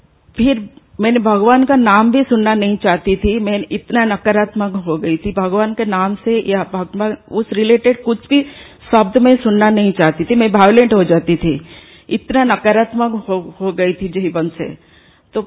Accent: Bhubaneswar, Odisha, India; मैं भुवनेश्वर से हूँ।

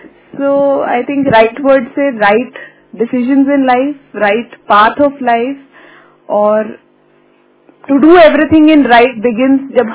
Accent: Jalandhar, Punjab, India; और मैं जलंधर पंजाब से हूँ.

